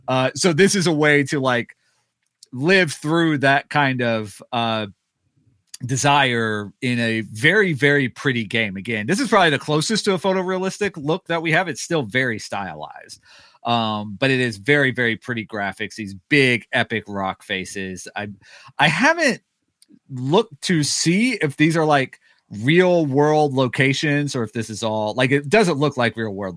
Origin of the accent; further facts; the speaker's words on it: Texas, United States; that's just not something I ever had an opportunity to do growing up in the Texas Panhandle. That's completely flat.